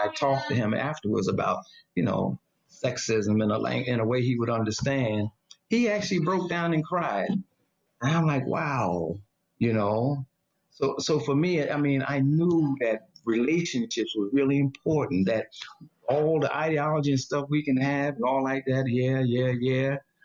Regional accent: New York, United States; So I take the subway. I'm a New Yorker. So, you know, I'm in New York.

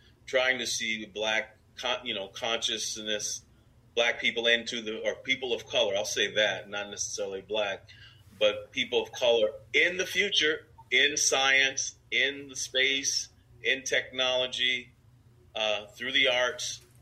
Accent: Cleveland, Ohio, United States; I'm from Cleveland, Ohio, and they were visiting Cleveland State University at the time.

